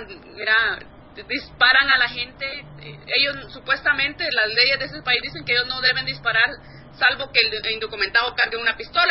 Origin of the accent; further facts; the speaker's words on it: Guatemala; accent: Guatemalan; moved away; also born or lived in Mexico City; Estuve en Ciudad de México aprendiendo a hablar como mexicana porque tenía que hacerlo, cambiar mi acento guatemalteco y aprender el mexicano